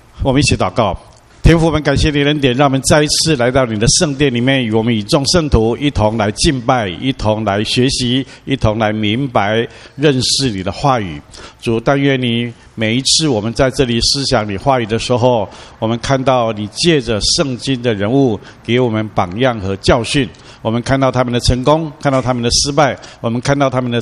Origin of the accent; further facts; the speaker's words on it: China; now in United States; 我们来自中国，或者我们曾经来美国以后，在东岸，在西岸，然后现在在这里